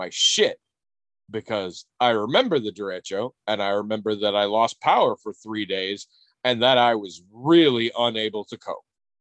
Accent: Northwest, United States; And I had no experience with this because I came from the Northwest.

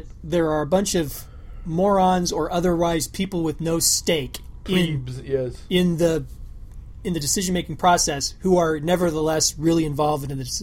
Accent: Des Moines, Iowa, United States; born there; I was born in Des Moines, Iowa. Therefore, I'm a U.S. citizen.

